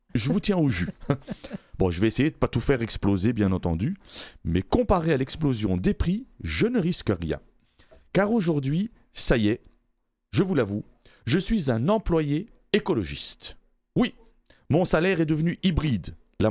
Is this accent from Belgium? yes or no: yes; Belgium; il est vrai qu'en tant que Belge, j'avais déjà choisi, hein.